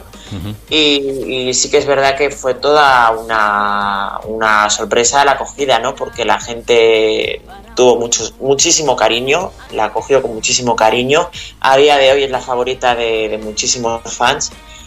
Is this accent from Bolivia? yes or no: no; Alicante, Valencian Community, Spain; Hombre, claro que sí, en mi tierra.